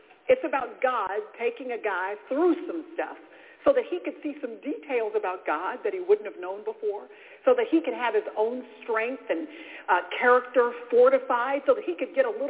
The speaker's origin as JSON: {"language": "English", "town": "Dallas", "region": "Texas", "country": "United States", "tie": "born or raised there", "said": "So I was born and raised in Dallas."}